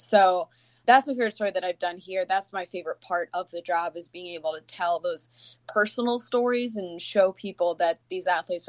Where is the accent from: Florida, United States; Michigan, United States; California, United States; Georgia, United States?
Florida, United States; Tampa; now in Green Bay, United States; I'm from Tampa and went to University of Florida, as you said, majored in journalism